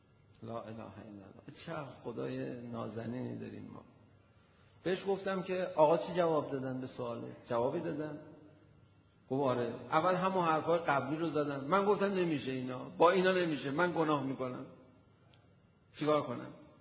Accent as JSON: {"language": "Persian", "town": "Tehran", "region": "Tehran Province", "country": "Iran", "said": "میدونست ما تهرانیم"}